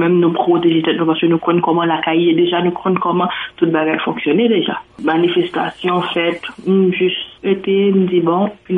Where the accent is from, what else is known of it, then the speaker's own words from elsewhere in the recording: Haiti; Moi-même, en tant que haïtienne, j'ai un débat avec moi, remarqué dans ce circuit, dans le fonctionnement, nous-mêmes en Haïti.